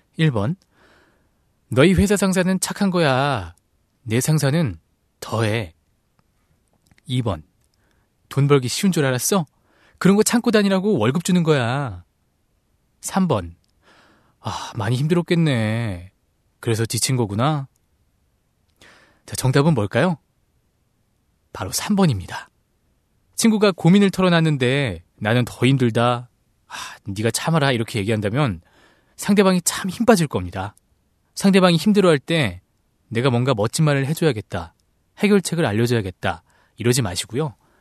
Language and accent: Korean; Seoul, South Korea; 저는 따뜻한 서울 남자